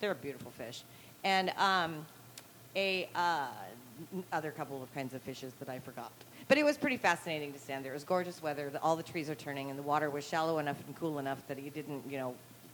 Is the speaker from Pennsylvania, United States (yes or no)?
no; Washington, United States; also born or lived in Idaho; But I grew up in Washington State, so all around there is kind of connected, Washington.